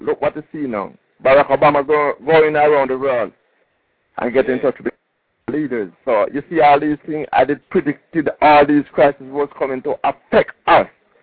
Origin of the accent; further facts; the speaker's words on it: Jamaica; now in South Florida, United States; Well, I'm from Jamaica, man. I'm originally from Jamaica. I live in South Florida.